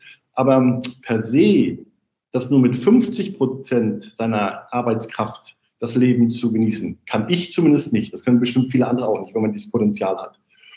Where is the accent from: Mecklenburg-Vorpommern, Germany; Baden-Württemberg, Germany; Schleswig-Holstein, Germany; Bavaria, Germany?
Mecklenburg-Vorpommern, Germany; Rostock; bei uns in Rostock die Seawolves